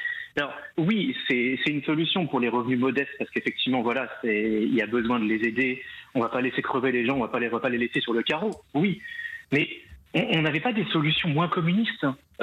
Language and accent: French; Normandy, France; now in Picardy, France; Et je suis normand d'origine.